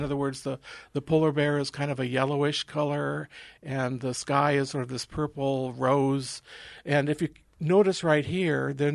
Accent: Juneau, Alaska, United States; born there; I was born in Juno, and before Alaska was a state.

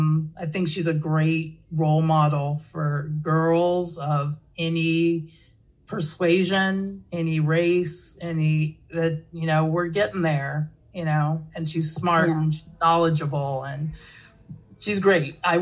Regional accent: California, United States; I've followed her ever since because I'm from California.

